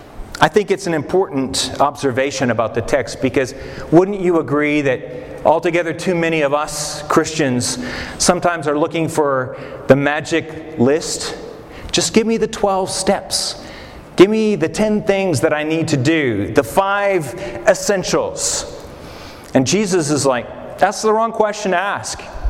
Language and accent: English; Canada; You know that I'm Canadian.